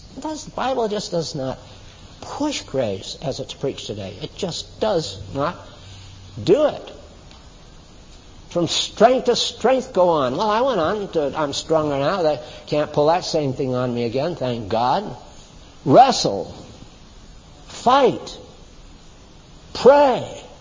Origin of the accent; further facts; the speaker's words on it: United States; But by and large, as American people, we have not suffered as most of the people have throughout history.